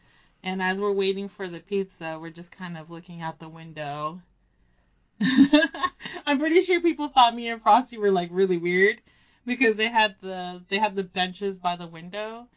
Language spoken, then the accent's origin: English; Seattle, Washington, United States; I mean, yeah, I'm from Seattle, so it was nice to see everything again